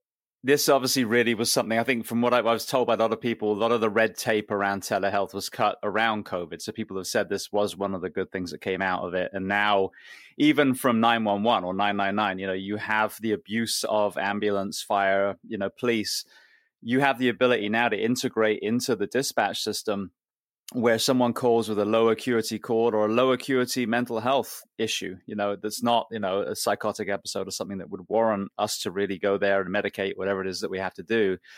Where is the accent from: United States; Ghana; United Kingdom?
United Kingdom; Bath, South West England; I was from Bath originally, and we're about the same age.